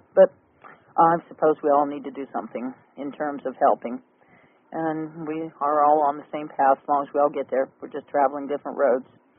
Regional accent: Kansas, United States; because remember, I'm from Kansas, and my mother brought it to my attention in a little local newspaper there in Kansas

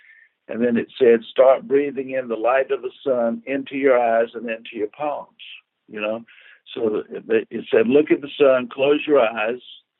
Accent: Columbia, South Carolina, United States; and I'm from South Columbia, South Carolina, so.

